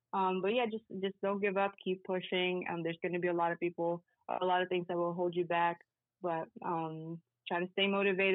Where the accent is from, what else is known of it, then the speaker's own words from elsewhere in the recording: Philippines; well, maybe not as a Filipina.